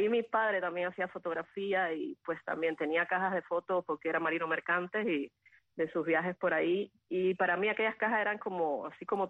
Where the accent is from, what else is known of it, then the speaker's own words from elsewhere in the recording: Guanajay, Artemisa, Cuba; born there; El pueblo se llama Guanajay. Antiguamente pertenecía a la provincia de Pinar del Río, pero bueno, con todas estas nuevas distribuciones que se hicieron, después pasó a La Habana